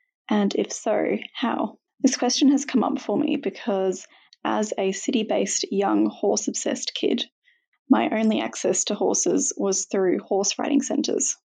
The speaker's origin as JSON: {"language": "English", "region": "Western Australia", "country": "Australia", "said": "I'm from Western Australia."}